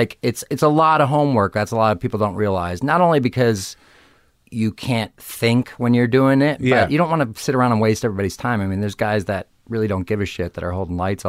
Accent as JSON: {"language": "English", "town": "Arlington Heights", "region": "Illinois", "country": "United States", "said": "Suburbs of Chicago, Arlington Heights, Illinois."}